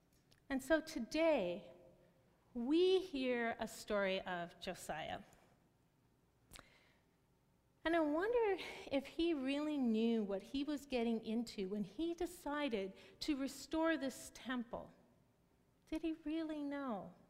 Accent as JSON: {"language": "English", "town": "Milwaukee", "region": "Wisconsin", "country": "United States", "tie": "born or raised there", "said": "Now, I think most of you knew that I grew up in Milwaukee"}